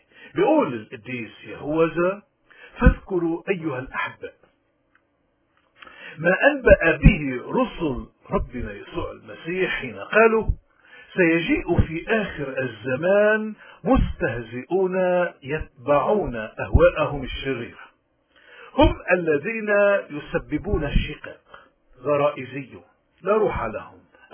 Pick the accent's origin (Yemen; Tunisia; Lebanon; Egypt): Lebanon; من هون نحن اليوم خصوصا كلبنانيين عم نمر بأزمات